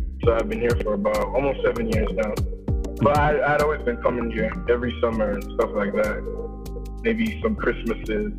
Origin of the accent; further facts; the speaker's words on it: Nigeria; Well, growing up in Nigeria, obviously Afrobeat has to come first.